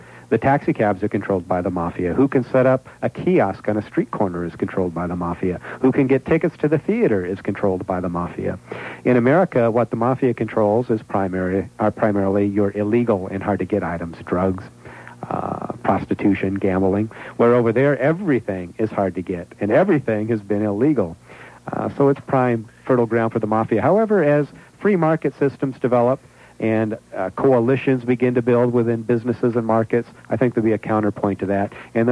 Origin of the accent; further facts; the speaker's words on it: United States; Well, as an American over there, you have a lot of responsibility